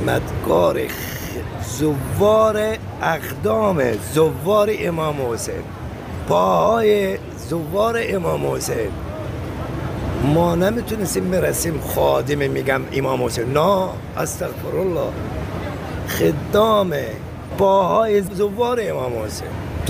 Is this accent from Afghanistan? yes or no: no; Najaf, Najaf Governorate, Iraq; Persian is a second language; نجف اشرار.